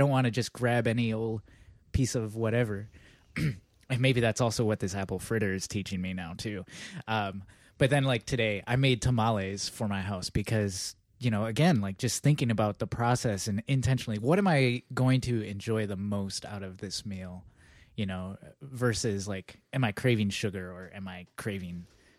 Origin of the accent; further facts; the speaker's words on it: Michigan, United States; I grew up in Michigan.